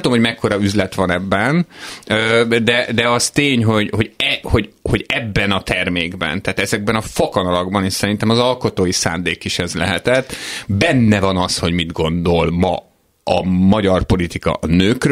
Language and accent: Hungarian; Hungary; Én magyar vagyok, tehát nyilván a saját országom jut eszembe